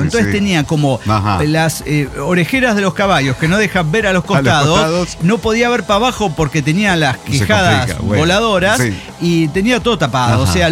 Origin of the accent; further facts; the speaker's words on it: Mérida, Yucatán, Mexico; Pero en realidad soy de Mérida, Yucatán. Sí, y además mido 1.60 m.